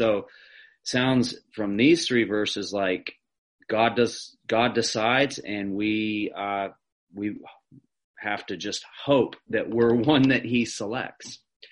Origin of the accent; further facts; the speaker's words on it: United States; now in Mosgiel, New Zealand; wife and I, we live in just outside of Mosgiel on a sheep farm, and I am from America, but we've lived in New Zealand for nearing 4 years, and my wife is from Timaru. And we have 5 children.